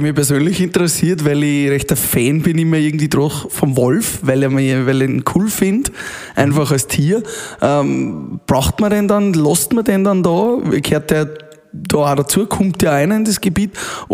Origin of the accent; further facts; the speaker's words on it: Upper Austria, Austria; ich komme aus dem Mühlviertel, wohne neben dem Wald.